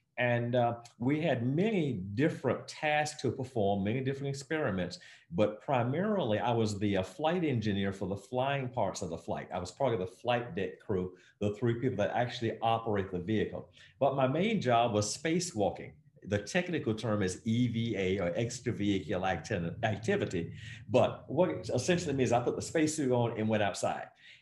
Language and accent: English; Miami, Florida, United States; When I was a kid growing up in Miami, the space program was interesting to me.